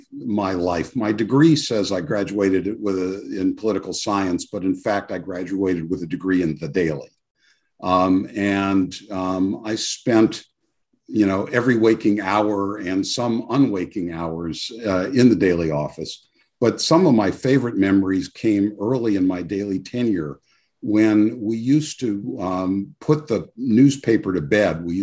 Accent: California, United States; Well, I grew up in the area. I grew up in Northern California.

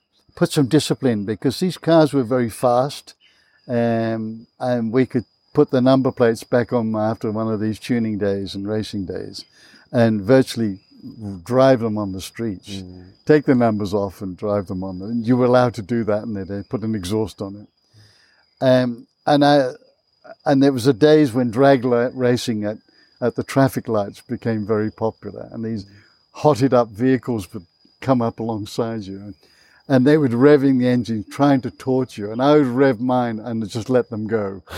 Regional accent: United Kingdom; accent: British; moved away; these bullies came in and started taunting me because of my British accent, and I was obviously an immigrant, didn't fit in.

